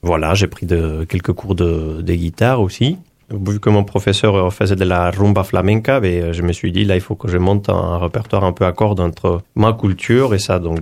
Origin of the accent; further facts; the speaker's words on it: San Sebastián, Basque Country, Spain; moved away as an adult; now in France; Moi, je suis basque espagnol, donc de Saint-Sébastien. Et donc, c'est après que je suis venu travailler en France.